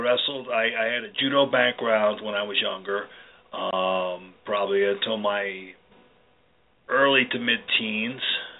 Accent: New York, United States; I grew up until I was about 9 years old. I was in Washington Heights, New York. I was raised by my aunt and uncle and my grandmother.

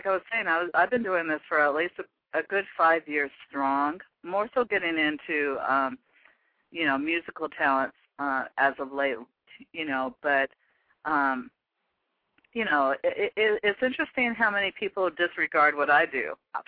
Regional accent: Seattle, Washington, United States; because now that I'm focusing on my hometown of Seattle, Washington in the Pacific Northwest

